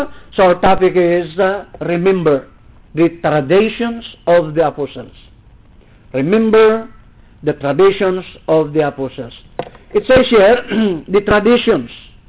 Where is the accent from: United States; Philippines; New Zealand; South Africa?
Philippines; first language Ilocano; English is a second language; My chart is in English. Our national language is Tagalog. My native language is Ilocano. And the native language of the people there is Banag and Itawis.